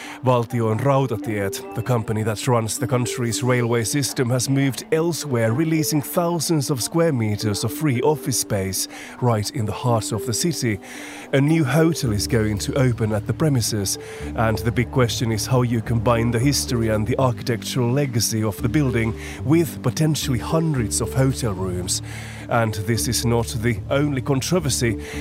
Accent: Finland; Helsinki is the city I feel most familiar with in my home country, Finland

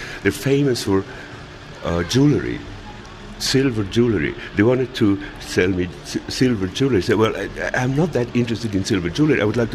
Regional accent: Graubünden, Switzerland; growing up in Engadine, we only had to go to school for 7 months.

